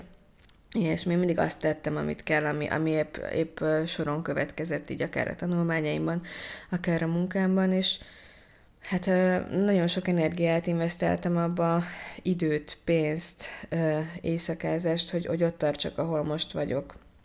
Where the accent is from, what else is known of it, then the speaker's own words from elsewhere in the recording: Ukraine; now in Hungary; ott ugye nem tudtam teljes értékű ukrán lenni, mivel bármennyire is igyekeztem szépen beszélni ukránul, érezhető volt, hogy nem az az anyanyelvem, tehát én akcentussal beszélek a mai napig ukránul. Viszont amikor meg Magyarországra jöttem, akkor itt meg azt éreztem, hogy nem vagyok teljes értékű magyar.